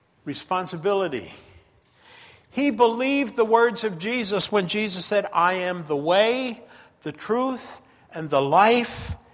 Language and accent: English; Levittown, New York, United States; When I was a boy, I grew up on Long Island. That's where I got my accent. And I grew up in a housing project called Levittown.